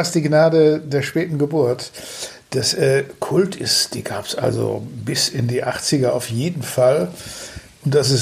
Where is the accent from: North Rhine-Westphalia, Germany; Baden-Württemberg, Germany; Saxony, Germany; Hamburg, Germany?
North Rhine-Westphalia, Germany; Datteln; Da bin ich damals von meiner Heimatstadt Datteln und da lag es nahe, entweder für